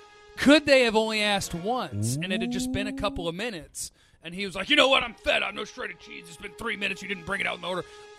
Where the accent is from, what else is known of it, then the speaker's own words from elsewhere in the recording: Allen, Texas, United States; It's always nice when your hometown gets its shine on, you know. From the age of 10, I was raised in Allen, Texas.